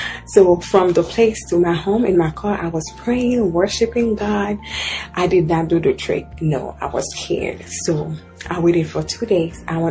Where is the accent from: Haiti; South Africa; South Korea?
Haiti; English is a second language; now in United States; I'm from Haiti. I've been here in the U.S. for 12 years.